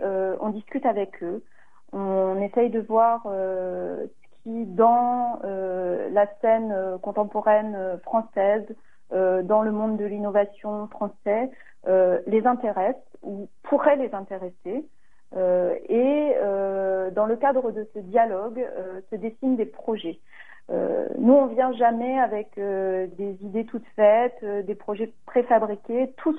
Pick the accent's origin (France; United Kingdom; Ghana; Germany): France; also born or lived in Japan; je suis à moitié japonaise, en fait. J'ai la double nationalité. Je suis née au Japon. J'ai passé quasiment toute mon enfance et mon adolescence en France.